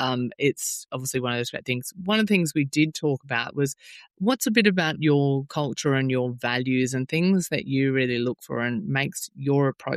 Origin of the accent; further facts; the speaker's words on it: Queensland, Australia; I love Maroochydore, obviously being a Queenslander.